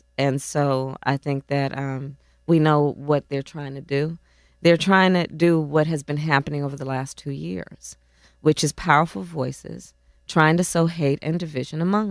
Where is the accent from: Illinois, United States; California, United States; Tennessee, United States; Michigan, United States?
California, United States; Oakland; also born or lived in Montreal, Canada; So I was born in Oakland.